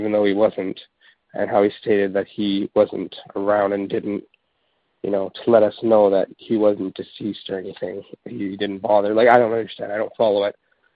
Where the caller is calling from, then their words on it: British Columbia, Canada; I'm calling from British Columbia here.